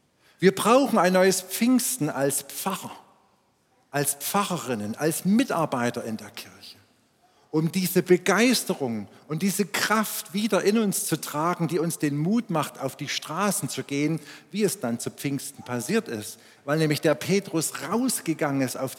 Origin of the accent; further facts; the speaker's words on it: Schneeberg, Saxony, Germany; ich bin in Schneeberg im Erzgebirge aufgewachsen in einer Pfarrersfamilie.